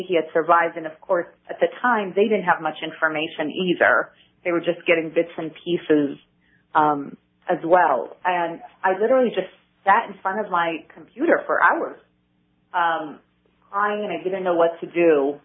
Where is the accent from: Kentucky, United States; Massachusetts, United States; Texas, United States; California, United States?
California, United States; So Justin and I had met in Argentina. I was from California and he was from Virginia.